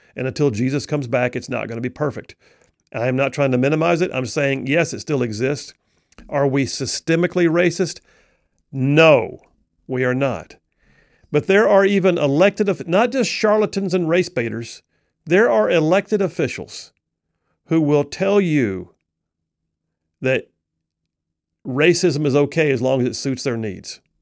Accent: United States; I can have an opinion about foreign policy because I'm an American.

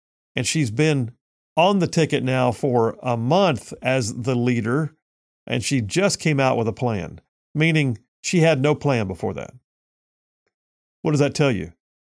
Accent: the South, United States; I was born and raised in the South. I mean, I'm from here.

